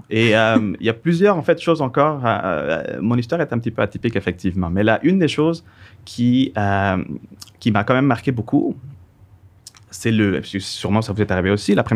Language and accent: French; Venezuela; French is a second language; now in Canada; Je suis né et j'ai grandi au Venezuela, c'est en Amérique du Sud